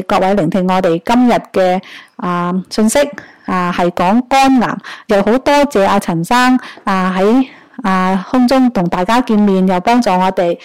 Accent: China; 尤其是我哋中国人咧，就要啊要明白呢

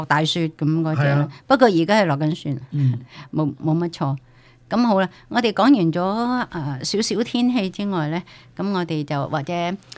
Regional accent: China; 然之后就啊年十五啦，又系我哋中国人嘅情人节。

